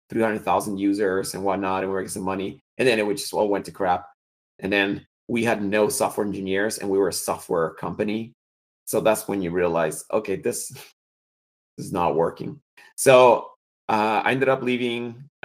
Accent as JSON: {"language": "English", "country": "Guatemala", "second_language": "English", "said": "I'm originally from Guatemala."}